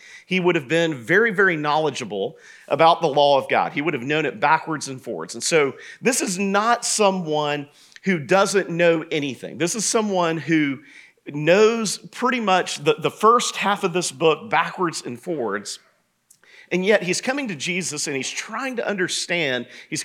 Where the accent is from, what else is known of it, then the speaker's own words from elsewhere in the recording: Macon, Georgia, United States; where I'm from Macon originally, because nobody knows those places. So you just say Atlanta.